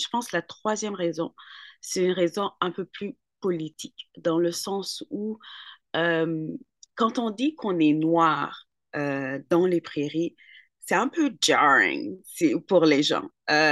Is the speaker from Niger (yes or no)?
yes; Niger; J'ai vécu au Niger, j'ai grandi au Niger. Ma grand-mère, donc moi j'ai grandi dans les années 90.